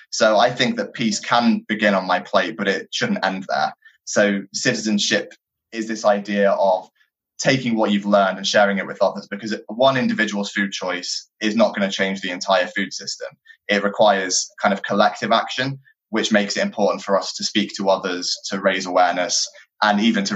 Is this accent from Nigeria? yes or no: no; South East England, United Kingdom; also born or lived in Australia / North Wales; now in Cambridge, United Kingdom; So I come originally from Kent in the southeast of England. When I grew up, I lived in various places, including Australia and North Wales.